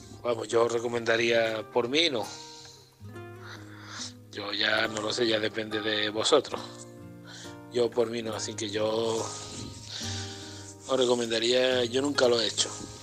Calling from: Málaga, Andalusia, Spain; corresponsal de Málaga

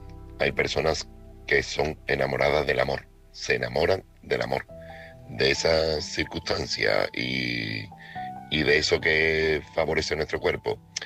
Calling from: Seville, Andalusia, Spain; corresponsal de Sevilla.

